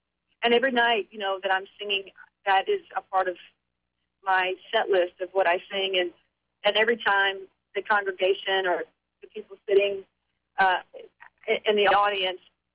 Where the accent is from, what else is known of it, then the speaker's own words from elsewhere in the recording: Florida, United States; from right here in my hometown in Central Florida.